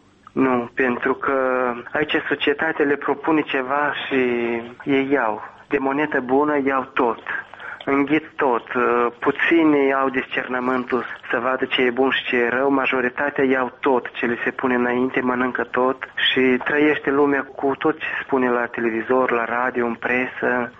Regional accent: Moldova; noi venim din Moldova și ne trezim într-o lume care este foarte, foarte materializată.

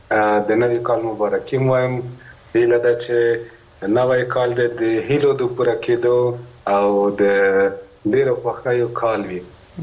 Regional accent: Kabul, Afghanistan; زما ماشومتوب خو په کابل کې دی تیر شوی دی

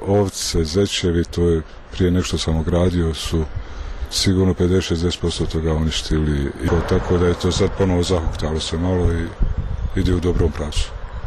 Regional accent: Srebrenica, Republika Srpska, Bosnia & Herzegovina; born there; otac mi je ovdje ukopan isto, ja sam rođen u Srebrenici, moja porodica datira ovdje od možda ona za 200-300 godina.

